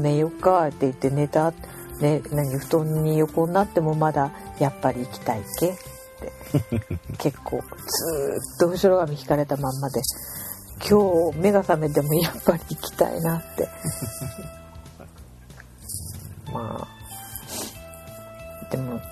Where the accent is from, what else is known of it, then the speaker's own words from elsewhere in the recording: Izumo, Shimane, Japan; あのそれこそ地元の出雲空港から米子空港、岡山空港とかでね見て回って